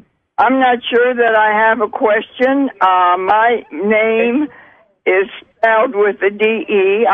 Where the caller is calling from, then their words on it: Florida, United States; From Florida.